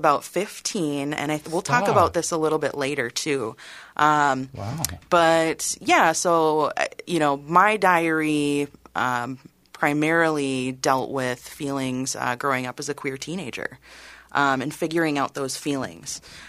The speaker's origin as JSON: {"language": "English", "town": "White Bear Lake", "region": "Minnesota", "country": "United States", "tie": "born or raised there", "said": "Well, I am a Minnesotan, born and raised. I think I can confidently say, yes, I'm the only person in my family that's a true Minnesotan from birth. My family, my parents moved from Wisconsin to White Bear Lake, where I represent now"}